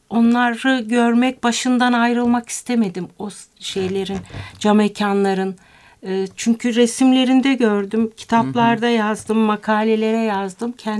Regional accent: Samsun, Turkey; Annem Samsun'da yaşamış. Ben de orada doğdum, büyüdüm.

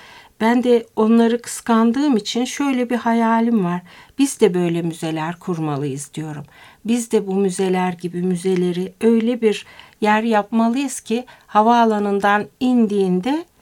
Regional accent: Samsun, Turkey; Annem Samsun'da yaşamış. Ben de orada doğdum, büyüdüm.

